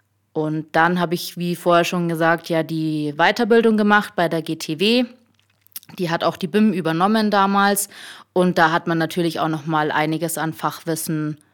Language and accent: German; Unterhaching, Bavaria, Germany; Ja, also ich komme aus Unterhaching, bin dort auch zur Schule gegangen, habe dort auf dem Gymnasium mein Abitur gemacht.